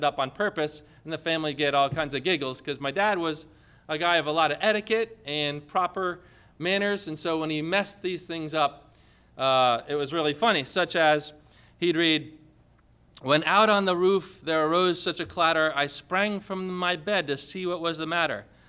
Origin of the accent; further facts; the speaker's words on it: Connecticut, United States; When I was younger, I remember one of the best things I remember about growing up in Connecticut and Christmas time is I love the winter.